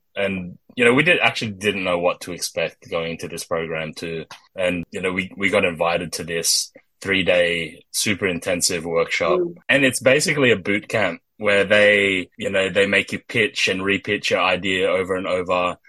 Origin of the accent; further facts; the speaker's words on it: Sydney, New South Wales, Australia; growing up in Sydney and then in Western Sydney as Filipinos.